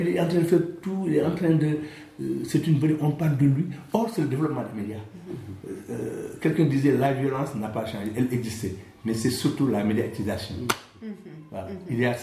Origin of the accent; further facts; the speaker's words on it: Senegal; nous sommes des musulmans, hein, nous sommes des Sénégalais.